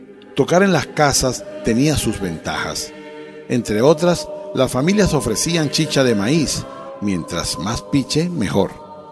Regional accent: Cabudare, Lara, Venezuela; Mi pueblo celebraba la Navidad con alegría, espiritualidad y humanidad. Hoy, solo los recuerdos, añoranzas, nos hacen pensar en los paisanos que construyeron ese Cabudare entregado a la hermandad, amistad y sano compartir.

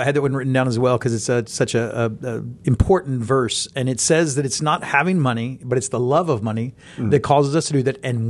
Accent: Houston, Texas, United States; we had a childhood home that we grew up in Houston. And then from there, all the way through college, it was our home.

